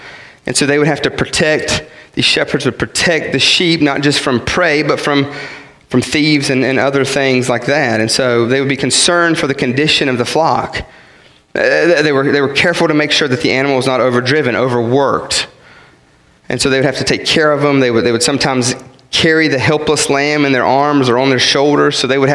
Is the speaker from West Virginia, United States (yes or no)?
yes; West Virginia, United States; And I'm from West Virginia, right?